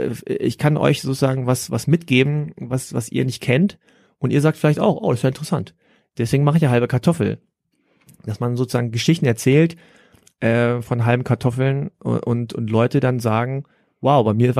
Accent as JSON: {"language": "German", "country": "Germany", "tie": "born or raised there", "said": "ich bin froh, dass ich in Deutschland aufgewachsen bin und ich habe Privilegien hier und ich finde das Land auch total gut."}